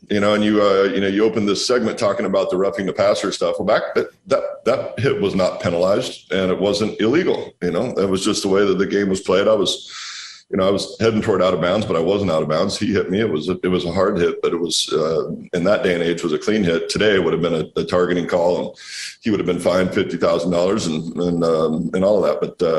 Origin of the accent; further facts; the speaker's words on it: Walla Walla, Washington, United States; No, we're out here making wine in my hometown in Walla Walla.